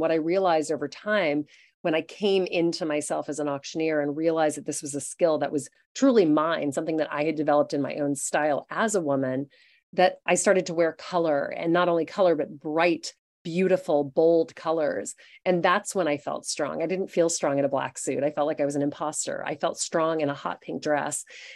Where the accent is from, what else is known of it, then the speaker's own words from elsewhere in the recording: Louisiana, United States; I mean, I grew up in Louisiana in the Deep South, and my mother is British, which is also a culture that's quite sort of stiff upper lip.